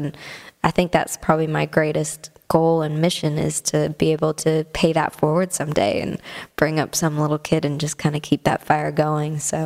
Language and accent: English; Canada; she was coming to tour in Canada. The concert was 5 hours away from my hometown